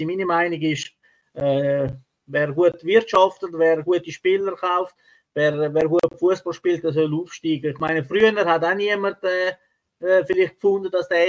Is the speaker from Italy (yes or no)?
yes; Italy; Ich würde sonst gerne mal auf mein Heimatland Italien wieder mal schauen.